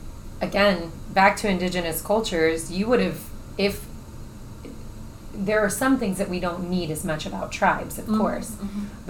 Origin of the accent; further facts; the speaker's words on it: Brooksville, Florida, United States; I grew up in Brooksville, and there was a lot of them in Plant City.